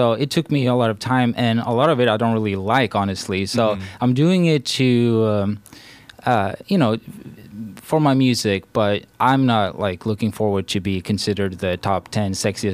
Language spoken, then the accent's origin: English; Stockholm, Stockholm County, Sweden; moved away as an adult; now in United States; So I'm born and raised in Stockholm, and I 6 months came out here